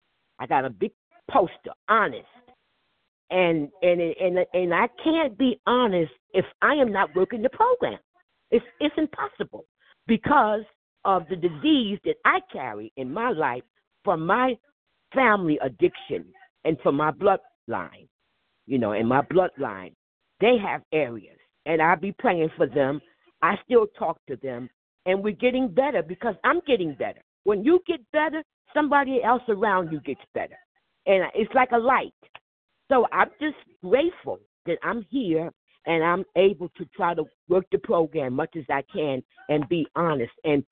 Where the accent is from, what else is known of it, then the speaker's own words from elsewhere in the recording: New Jersey, United States; from New Jersey.